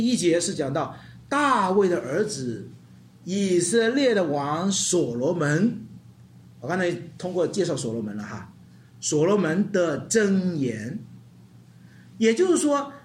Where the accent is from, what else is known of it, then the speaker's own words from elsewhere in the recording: China; 我们中国人叫格言或者寓言或者比喻